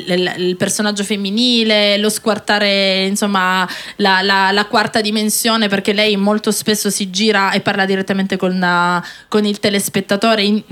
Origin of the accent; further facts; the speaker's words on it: Calabria, Italy; io sono calabrese, quindi un tuo compaesano, conterraneo.